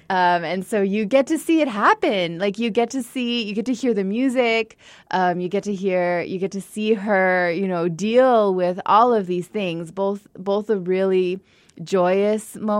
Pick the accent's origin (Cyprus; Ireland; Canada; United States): United States; El Paso, Texas; I mean, I grew up in El Paso, so, and I was, you know, raised to love our city and be really proud.